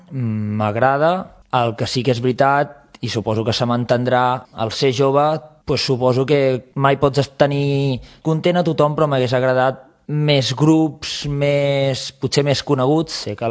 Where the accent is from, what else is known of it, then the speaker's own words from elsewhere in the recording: Sant Celoni, Catalonia, Spain; tampoc m'agradaria que fos el meu poble així. Jo crec que dintre les possibilitats que té Sant Celoni té molt potencial